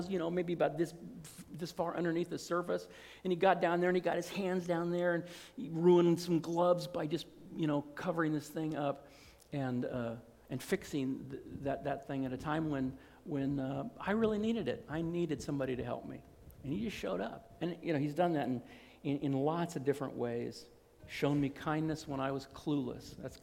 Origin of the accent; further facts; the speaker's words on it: California, United States; because I was from California. That stuff doesn't happen in California.